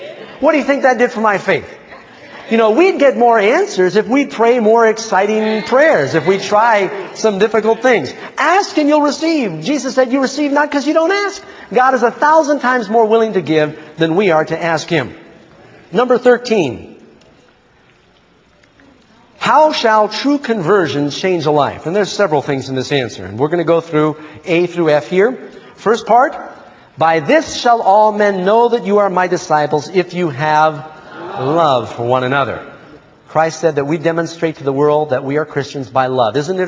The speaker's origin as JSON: {"language": "English", "town": "New York City", "region": "New York", "country": "United States", "tie": "born or raised there", "said": "And I said, I grew up in New York City. You know, everybody always had a game."}